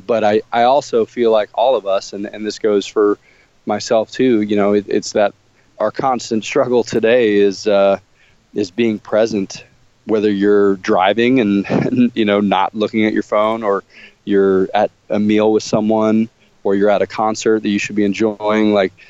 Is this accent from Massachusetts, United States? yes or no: no; Texas, United States; I grew up outside of Houston. Well, I mean, I moved there when I was seven. I was a military kid, so I moved around a bunch as a kid. But I moved outside of Houston when I was seven.